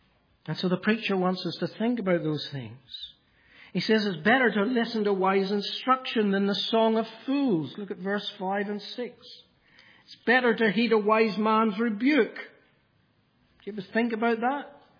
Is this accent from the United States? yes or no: no; Ireland; Growing up in Ireland, we were surrounded. Every hedge was thick black thorns.